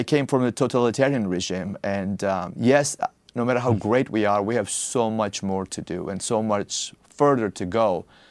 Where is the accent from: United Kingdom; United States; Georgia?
Georgia; first language Georgian; I will do in my native language, the Georgian. One of the original languages in the world.